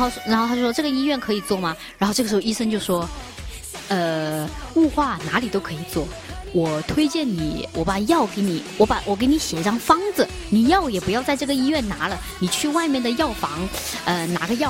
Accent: Chongqing, China; accent: Chongqing; 用我们重庆话来说叫崩小火和穷骨头发烧

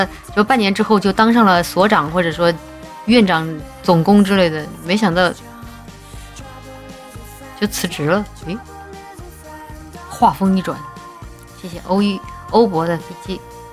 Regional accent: South China, China; 我也是南方人啊，我们那边都是魔法攻击。你想我待的比较久的两个城市，上海、重庆，都不知道说哪一家更潮，都很潮湿。

